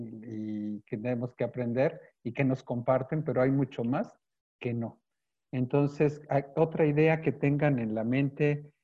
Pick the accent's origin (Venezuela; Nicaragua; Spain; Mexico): Mexico; Algo que no podemos permitirnos como académicos mexicanos de educación a distancia